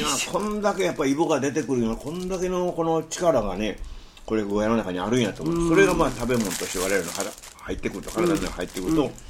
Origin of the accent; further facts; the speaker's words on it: Shiga, Japan; born there; 僕らのあの滋賀県の生まれですから琵琶湖のエビがいろんな意味でだしに使ったりね